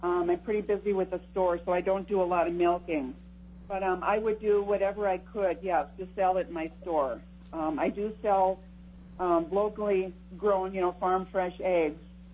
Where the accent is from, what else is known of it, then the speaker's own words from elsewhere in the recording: Kenny Lake, Alaska, United States; I'm from Kenny Lake. My husband and I have been farming in the Copper River Valley since 1985.